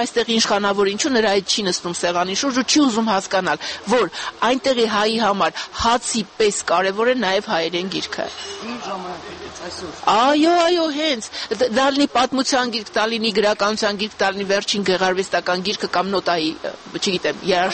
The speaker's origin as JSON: {"language": "Armenian", "town": "Akhalkalaki", "region": "Samtskhe-Javakheti", "country": "Georgia", "tie": "born or raised there", "moved": "yes", "said": "ուրեմն ախալքալակ է, չնայած արդեն 30 տարուց ավել է դրսում եմ ապրում, բայց դա ոչինչ չի նշանակում"}